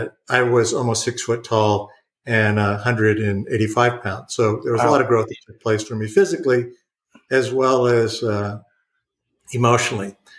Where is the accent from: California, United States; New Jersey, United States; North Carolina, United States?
California, United States; Compton; also born or lived in Boyle Heights; a lot of what I learned growing up in Compton and Boyle Heights